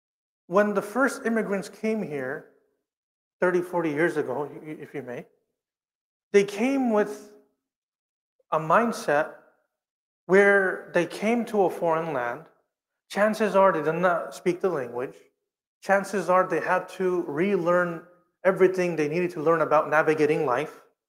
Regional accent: Sacramento, California, United States; also born or lived in Pakistan / South Africa; I was born and raised in Sacramento. I spent about 5-6 years as a child in Pakistan, and the remaining of my life, minus 7 years in South Africa.

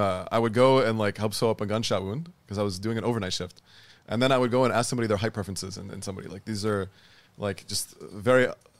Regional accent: Michigan, United States; now in Dallas, United States; I'm from Michigan.

